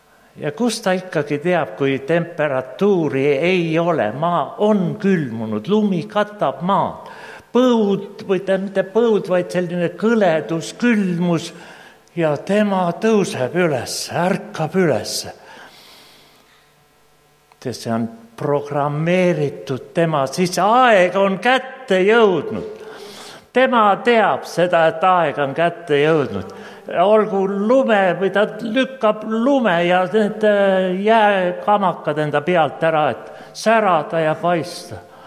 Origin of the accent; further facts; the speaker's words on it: South Estonia, Estonia; Nagu te teate, ma olen pärit Lõuna-Eestist